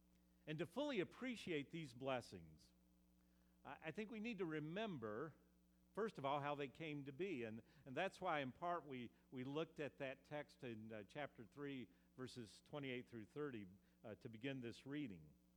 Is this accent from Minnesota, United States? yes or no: no; North Carolina, United States; The Quaker meeting that I grew up in back in North Carolina, we used to sing this chorus regularly